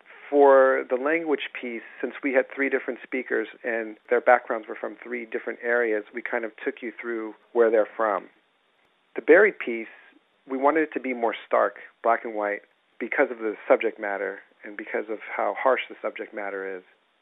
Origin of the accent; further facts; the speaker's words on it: United States; especially growing up in America